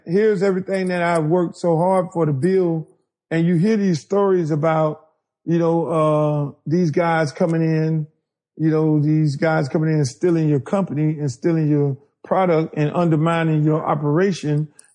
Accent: Miami, Florida, United States; I'm a guy from Miami. I'm all about Miami. Everything that I do is about Miami, the music, the sound, the look, the album covers, the videos and all that.

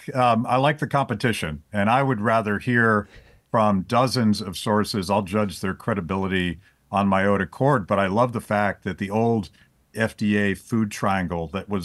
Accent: Pennsylvania, United States; I'm mostly just from Western Pennsylvania, where that is the only appropriate way to cook a steak.

